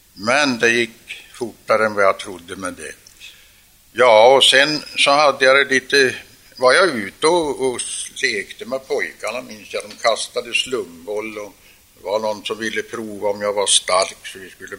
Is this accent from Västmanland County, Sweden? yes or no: no; Harmånger, Gävleborg County, Sweden; born there; Och jag är född i Harmångers socken, som det heter då. Det är numera en socken som ingår i storkommunen Nordanstig.